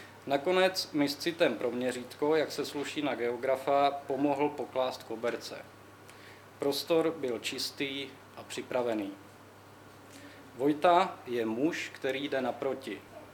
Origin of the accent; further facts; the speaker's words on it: Brno, South Moravian Region, Czechia; Sám jsem básník ze Židenic, takže nevylučuju, že bych také mohl něco spáchat.